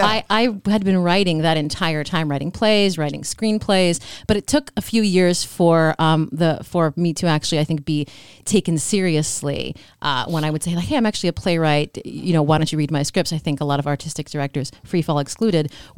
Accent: Miami, Florida, United States; now in Brooklyn, United States; Yes, I am born and raised in Miami.

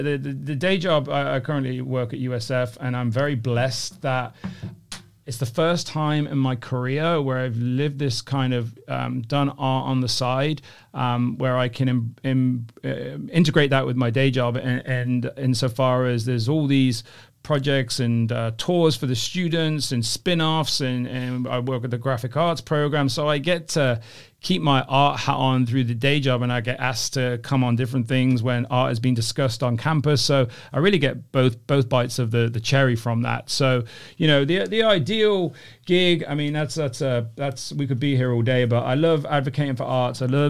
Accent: Worcester, West Midlands, United Kingdom; moved away as an adult; also born or lived in London; now in United States; From a place called Worcester originally. So, you know, Worcester sauce, that's a real place. But I moved to London in 2008, I think. So good 8 years in London, good 8 years in LA, and then I think 3 years here.

